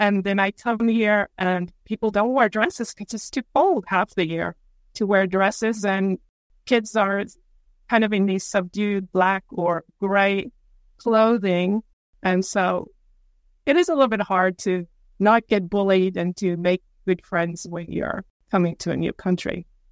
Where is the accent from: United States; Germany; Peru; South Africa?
South Africa; Pretoria, Gauteng; I grew up in Pretoria, which is in the central part of South Africa.